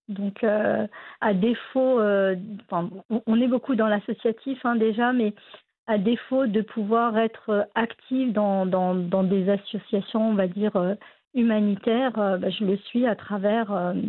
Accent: France; J'étais marocaine, même si voilà, j'ai grandi en France, je suis aussi française.

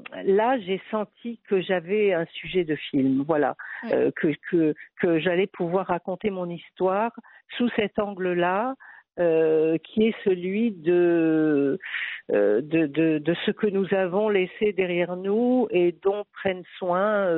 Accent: Morocco; Moi je suis d'origine juive marocaine, j'ai grandi comme juive au Maroc

